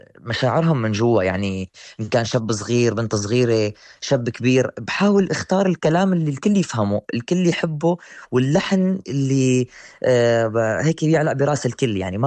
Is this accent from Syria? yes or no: yes; Syria; accent: Syrian; لانه انا غنيت اصلا اوريدي كثير اغاني بلهجتي السوريه، او اذا بدك اللبنانيه